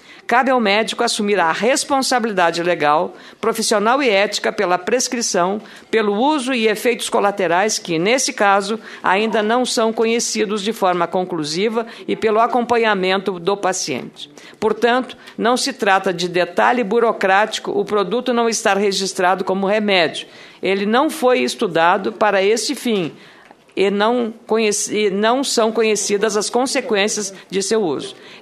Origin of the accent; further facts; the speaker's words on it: Rio Grande do Sul, Brazil; eu sou do Rio Grande do Sul